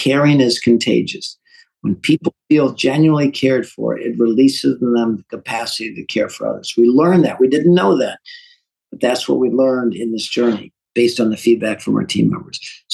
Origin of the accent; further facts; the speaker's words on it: St. Louis, Missouri, United States; I'm an accountant from North St. Louis, running manufacturing.